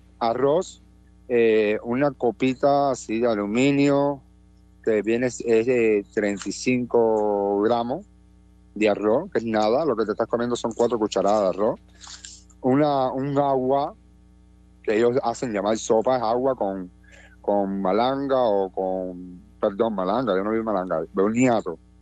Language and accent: Spanish; Cuba; luchar por la libertad y la democracia de mi país, Cuba, de mi pueblo